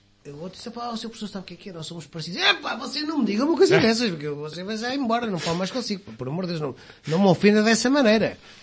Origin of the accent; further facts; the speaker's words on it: Viseu, Centro, Portugal; porque, por exemplo, eu sou de Viseu, que já era conhecido, é conhecido ainda, não é?